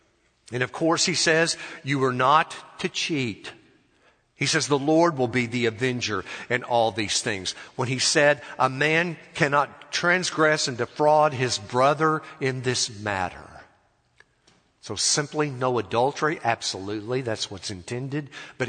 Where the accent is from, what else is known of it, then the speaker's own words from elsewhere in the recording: Arkansas, United States; you don't have to comment at all about what you think about my home state. I can tell it like it is because I'm from Arkansas.